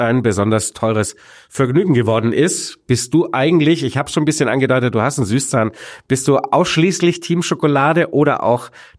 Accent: Baden-Württemberg, Germany; born there; mir gebürtigem Schwaben

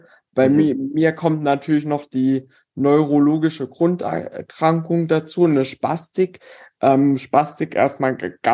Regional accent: Halle, Saxony-Anhalt, Germany; ich bin, wie gesagt, hier in Halle aufgewachsen und bin mit Damenbasketball aufgewachsen.

